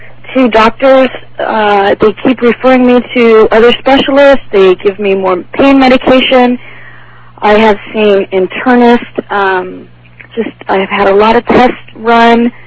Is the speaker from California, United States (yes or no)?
yes; Laguna Beach, California, United States; I'm from Laguna Beach.